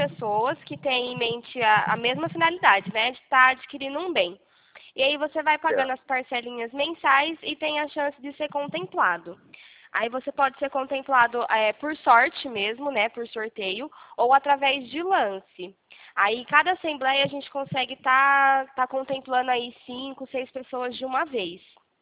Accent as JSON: {"language": "Portuguese", "town": "Campinas", "region": "São Paulo", "country": "Brazil", "said": "sou aqui de Campinas."}